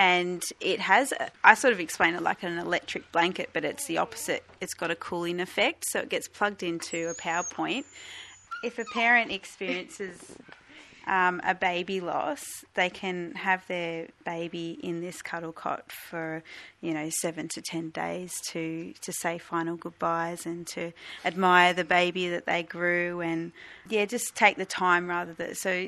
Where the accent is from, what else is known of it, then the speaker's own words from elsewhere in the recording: Nicholson, Victoria, Australia; I'm from Nicholson in Victoria, Gippsland.